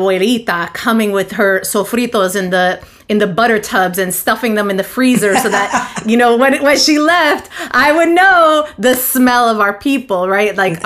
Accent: New York City, New York, United States; You know, my family comes from New York City, right? Ooh. So I grew up around East Harlem folks, mm-hmm. and moms from the Lower East Side. And of course, we have so many powerful Boricuas and so much beautiful culture.

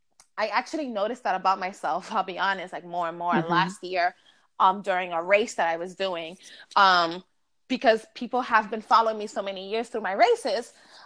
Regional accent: Bronx, New York, United States; also born or lived in Yonkers; now in Pennsylvania, United States; Born and raised in the Bronx. Lived in Yonkers for a couple of years. Until like when I met Lewis, we stood in Yonkers. And now I am currently living in Pennsylvania.

